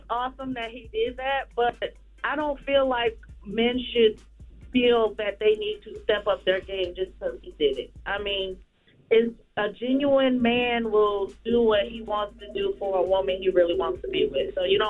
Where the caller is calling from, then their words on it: Lugoff, South Carolina, United States; I am calling from Lugoff.